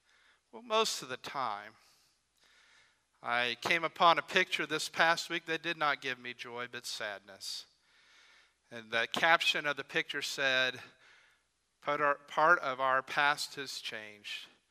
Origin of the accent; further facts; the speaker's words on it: Springfield, Missouri, United States; the town of Springfield, which is my hometown for 24 years of my life.